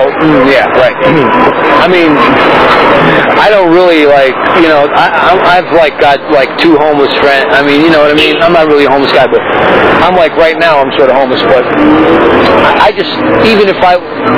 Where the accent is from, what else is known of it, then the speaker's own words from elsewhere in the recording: New York, United States; Okay, I'm from Greenwich Village myself.